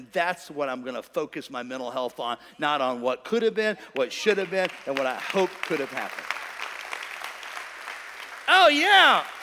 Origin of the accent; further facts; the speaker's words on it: St. Louis, Missouri, United States; I grew up super poor in St. Louis. We didn't have any money.